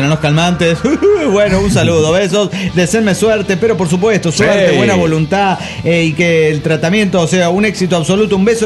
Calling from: Monterrey, Nuevo León, Mexico; Gamer desde Monterrey, Nuevo México.

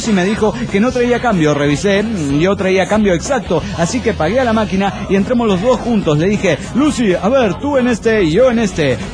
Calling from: Monterrey, Nuevo León, Mexico; de Monterrey, Nuevo León, México.

